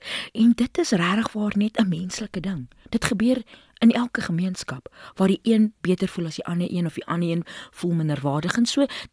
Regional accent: Worcester, Western Cape, South Africa; accent: Boland; ek is 'n woestermeisie. Ek is 'n Bolander. Jy weet, en wanneer dit kom by spraak en taal, dan is ons Bolanders mos maar 'n bietjie anders in ons delivery. Ons klink 'n bietjie meer suiwer, alhoewel ons bruin is.

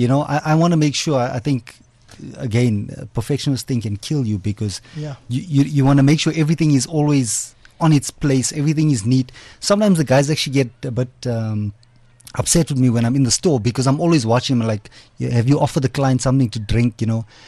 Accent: Nelspruit, Mpumalanga, South Africa; one of the major turn points in my life was when I actually moved to Johannesburg to do my degree. So I'm a boy from Nelspruit all the way in Mpumalanga

